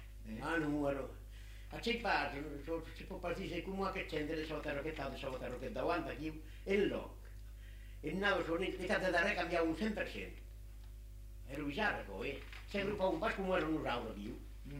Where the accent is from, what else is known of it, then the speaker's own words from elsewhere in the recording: Rome, Lazio, Italy; E vero, io sono da Roma.